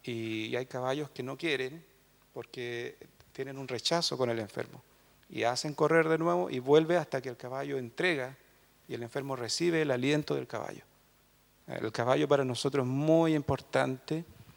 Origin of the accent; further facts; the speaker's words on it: southern Chile, Chile; me hice mapuche de la mala manera, de la peor manera, del mundo racista chileno del sur de Chile.